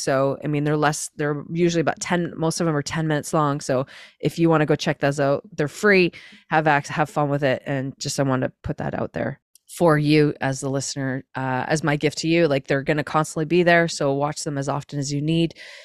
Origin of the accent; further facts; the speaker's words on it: Ottawa, Ontario, Canada; I grew up and outside Ottawa in the country, and we would come home when the street lights would come on.